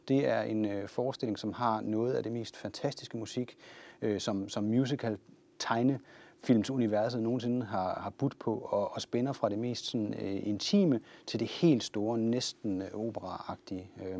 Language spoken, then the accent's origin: Danish; Central Denmark Region, Denmark; also born or lived in Jutland; jeg er født og opvokset i Vestjylland, sådan den tidlige del af min barndom. Jeg tror faktisk jeg har boet 20 steder rundt omkring i Jylland